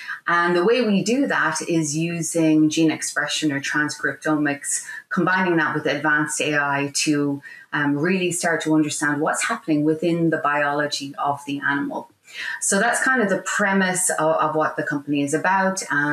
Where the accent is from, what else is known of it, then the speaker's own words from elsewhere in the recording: southeast, Ireland; I grew up on a small dairy farm in the southeast of Ireland.